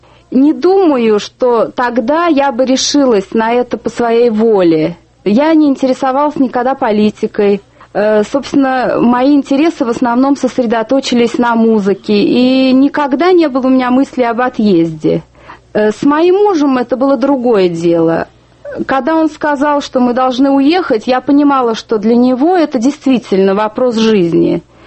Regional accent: Moscow, Russia; moved away as an adult; Я родилась в Москве, там выросла, получила образование и жила вплоть до отъезда Советского Союза, то есть до 1972 года.

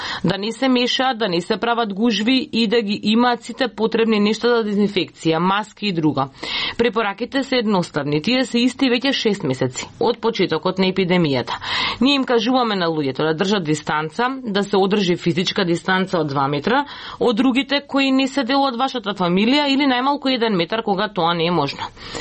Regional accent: Lebanon; како секоја друга медитеранска земја или како и секоја друга балканска земја, јас доаѓам од Либан и ние имаме ист менталитет

